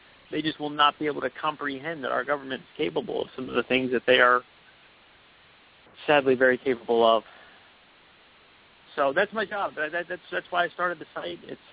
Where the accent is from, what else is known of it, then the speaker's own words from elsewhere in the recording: New Jersey, United States; I grew up in North Jersey, so we knew quite a few people who lost their lives in the Trade Center